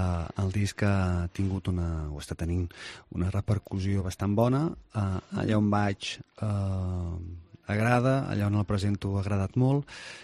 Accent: Tarragona, Catalonia, Spain; born there; Vaig néixer a Tarragona.

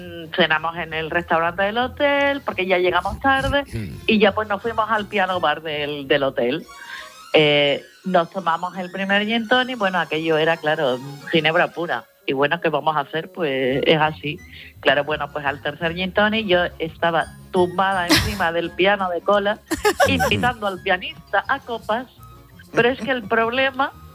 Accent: Jerez, Andalusia, Spain; Yo soy de Jerez.

